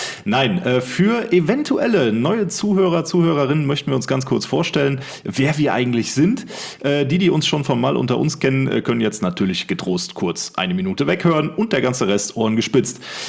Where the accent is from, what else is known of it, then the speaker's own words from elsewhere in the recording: North Rhine-Westphalia, Germany; wir kommen aus dem Rhein-Sieg-Kreis, sind hier beheimatet.